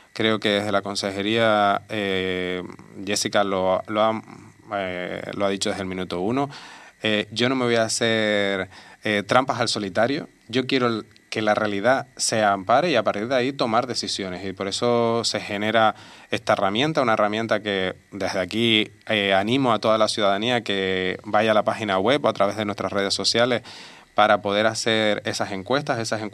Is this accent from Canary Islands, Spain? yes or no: yes; Canary Islands, Spain; en toda nuestra idiosincrasia como pueblo canario